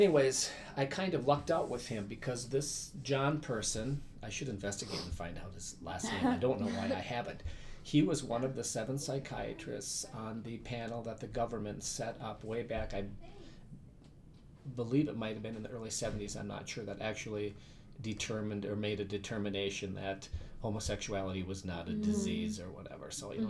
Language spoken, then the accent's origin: English; Wisconsin, United States; I grew up in the Fox River Valley, which is Neenah, Menasha, Appleton area. Mm-hmm. I grew up on a farm.